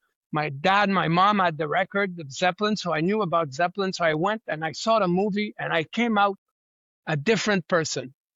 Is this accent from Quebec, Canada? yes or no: yes; Montreal, Quebec, Canada; So I said to him, I said, I'm from Montreal. I'm